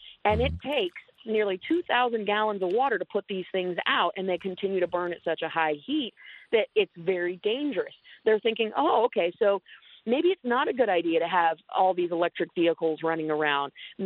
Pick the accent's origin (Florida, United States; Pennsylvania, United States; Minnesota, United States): Florida, United States; as we're sitting here in my home state of Florida